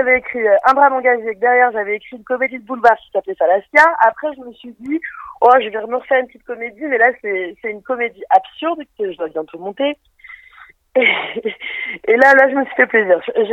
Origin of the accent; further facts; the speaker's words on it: Auvergne-Rhône-Alpes, France; moved away; On me dit mais comment t'as pu quitter les montagnes. C'était trop petit pour moi